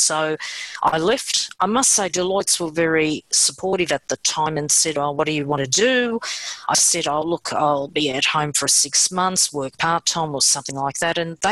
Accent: Australia; born there; I was born in Australia. My mother and father came on the boat in the early 60s, as the immigrants did. And my mother's background is she's from Greece on the island of Crete.

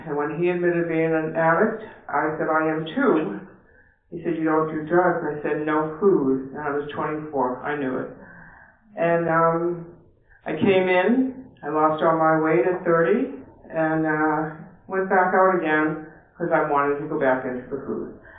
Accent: Somerville, Massachusetts, United States; I'm from the Boston area, Somerville.

